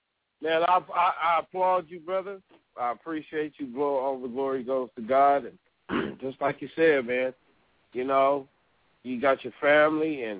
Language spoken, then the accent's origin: English; Pomona, California, United States; I come from Pomona, California. I come from the west side of Pomona.